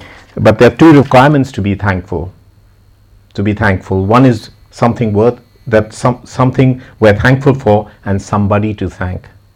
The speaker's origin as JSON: {"language": "English", "region": "Chandigarh", "country": "India", "tie": "born or raised there", "said": "this is a church in my hometown called Chandigarh."}